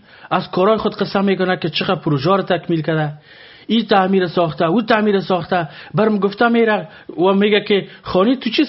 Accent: Afghanistan; ما افغان هستیم، بین خیش و قوم آبرو عزت داریم.

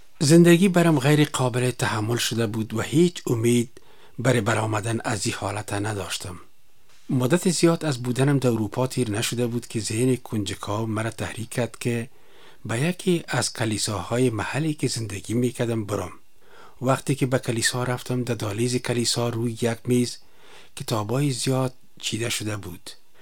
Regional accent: Kabul, Afghanistan; moved away; در شهر کابل تولد و بزرگ شدیم.

